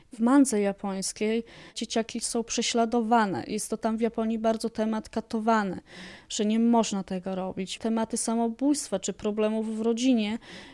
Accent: Sokółka, Podlaskie Voivodeship, Poland; also born or lived in Wrocław; Pochodzę z Sokółki i właśnie tam rozpoczęła się moja przygoda z komiksem, ponieważ byłam jeszcze w liceum

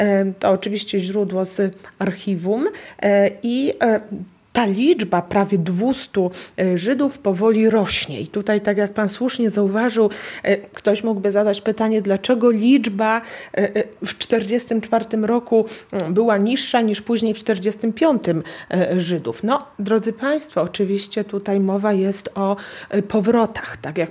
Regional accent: Kraków, Lesser Poland, Poland; Ja jestem z Krakowa

